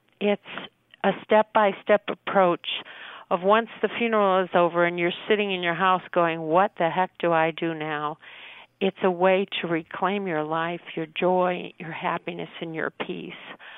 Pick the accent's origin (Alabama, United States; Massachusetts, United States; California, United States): Massachusetts, United States; the woman that planned both my mom and dad's funeral in my hometown in Massachusetts